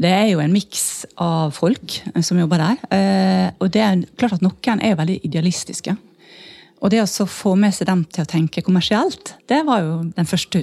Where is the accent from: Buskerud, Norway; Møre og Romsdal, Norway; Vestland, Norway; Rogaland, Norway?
Møre og Romsdal, Norway; for jeg kommer fra Sunnmøre